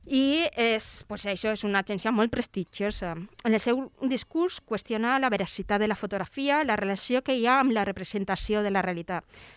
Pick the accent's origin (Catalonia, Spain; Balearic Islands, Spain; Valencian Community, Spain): Valencian Community, Spain; Valencia; Jo faria una paradeta a la meua terreta, a València